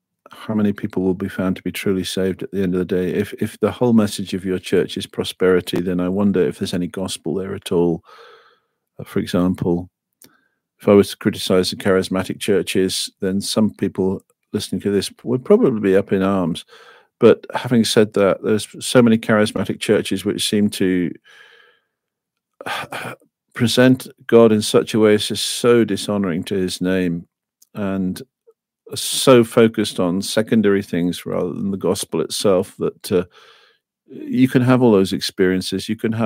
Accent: England, United Kingdom; So Anzac Day does mean something to me as well as an Englishman.

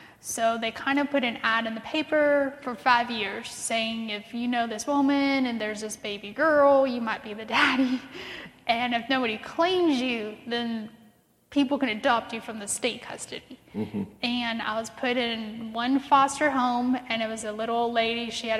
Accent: San Diego, California, United States; born there; I was born in San Diego, California, and that's kind of the, you know, on the other coast, and you've got the ocean, the Navy base, and all of that stuff.

